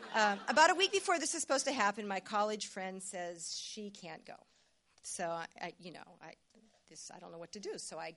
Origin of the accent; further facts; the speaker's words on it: Pennsylvania, United States; When he talked about IUP, that's about 10 times the size of my hometown in western Pennsylvania. So I'm from a place of 2,500 people, which is completely unexposed to anything.